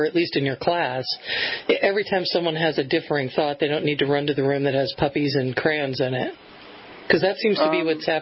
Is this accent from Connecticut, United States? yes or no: yes; Connecticut, United States; I'm 56, and growing up in Connecticut, we were either Catholic or Jewish. Those were the choices.